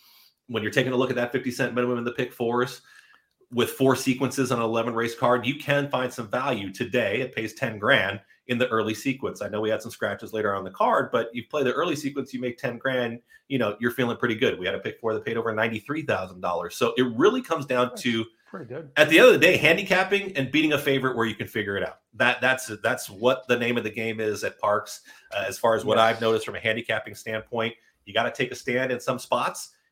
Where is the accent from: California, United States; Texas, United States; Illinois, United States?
California, United States; moved away; I'm new to the East Coast, and I'm from California, so if it rains there, it's like bat down the hatches.